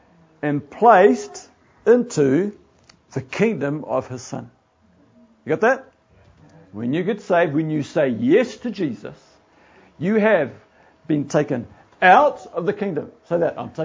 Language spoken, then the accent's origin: English; New Zealand; if I go there refusing to change my thought patterns as a New Zealander, say, well, I'm not going to drive on that side of the road, I think it's stupid. I've driven on the left-hand side of the road all my life